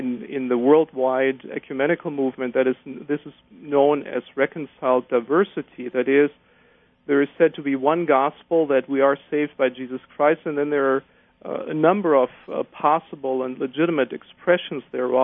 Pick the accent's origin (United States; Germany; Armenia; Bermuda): Germany; I come from Germany originally